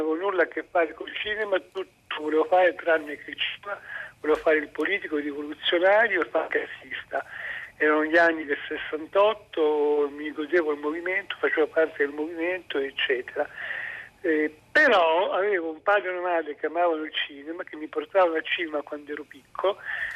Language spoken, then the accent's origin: Italian; Montenero di Bisaccia, Molise, Italy; Io una volta lessi in vacanza a Montenero di Bisaccia, il mio paese natio